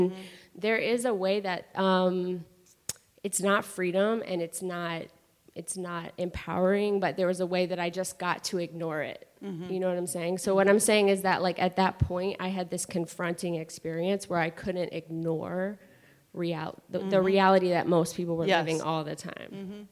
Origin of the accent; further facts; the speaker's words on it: Florida, United States; But I grew up in Northwest Florida, also known as the Redneck Riviera. Hi, mom, dad, sister, who's watching somewhere. It was a very southern town, Southern Baptist.